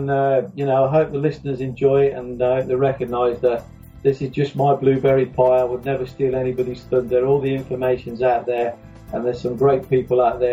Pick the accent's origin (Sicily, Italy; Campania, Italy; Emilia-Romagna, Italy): Sicily, Italy; moved away; I had a lot of fights because obviously I came from Sicily, but it wasn't really bullying.